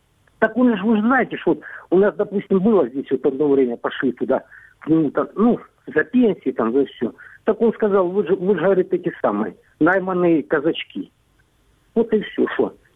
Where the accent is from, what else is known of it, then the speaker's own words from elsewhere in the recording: Donetsk, Donetsk Oblast, Ukraine; я из Донецка.